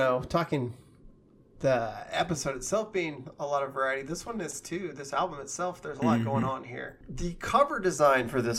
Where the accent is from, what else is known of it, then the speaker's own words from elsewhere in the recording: United Kingdom; I'm British.